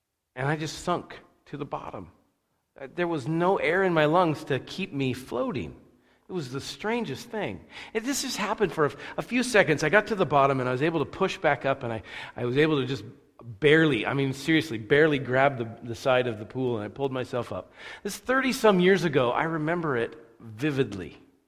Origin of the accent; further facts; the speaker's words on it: Moscow, Idaho, United States; I grew up in Moscow